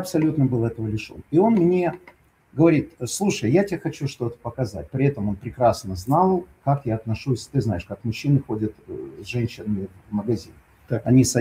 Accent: Ukraine; Потому что, ну, я с Украины и так далее.

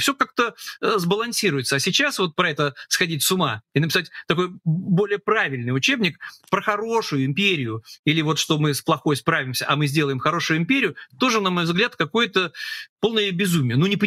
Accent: Saint Petersburg, Russia; там отдельный мем про мой родной город

